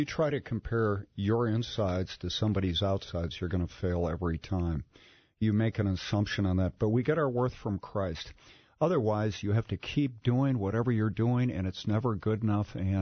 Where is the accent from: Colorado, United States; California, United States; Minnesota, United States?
Minnesota, United States; Edina; No, I grew up in the poor side.